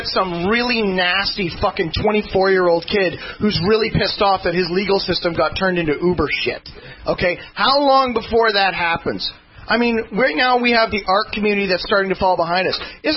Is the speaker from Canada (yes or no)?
yes; Canada; I don't even live in the U.S. I'm a Canadian.